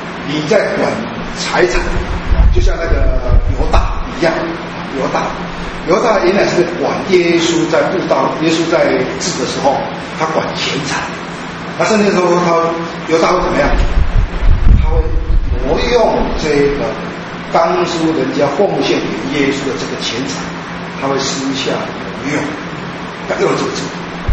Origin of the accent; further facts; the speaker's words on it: China; 这个跟我们中国人很类似，我们中国人说我漂流，一生漂流，但是最后我死了呀，我能够埋在我的家乡。